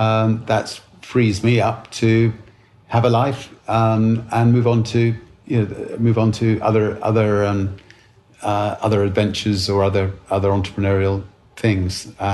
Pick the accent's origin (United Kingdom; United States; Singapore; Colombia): United Kingdom; Being British, order some tea.